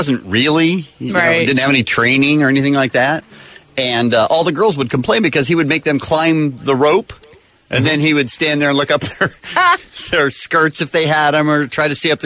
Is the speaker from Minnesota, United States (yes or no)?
no; Phoenix, Arizona, United States; I grew up in Phoenix. It could be sunny and 70 every single day of the year